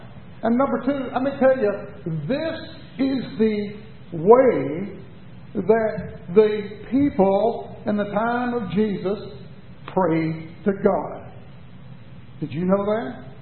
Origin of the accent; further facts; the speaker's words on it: Chattanooga, Tennessee, United States; I was raised in the Cumberland Presbyterian Church. First Cumberland Presbyterian in Chattanooga. And then when we moved, I went to Westminster Presbyterian.